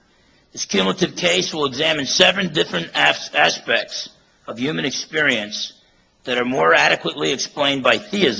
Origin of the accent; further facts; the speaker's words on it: Washington, United States; I'm from Western Washington, so it's nice to drive across and come out here to Eastern Washington.